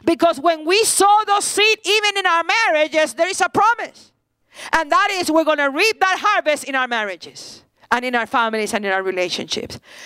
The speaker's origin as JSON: {"language": "English", "country": "Puerto Rico", "tie": "born or raised there", "said": "I grew up in Puerto Rico in a farm for many years, and my father had chickens in the backyard."}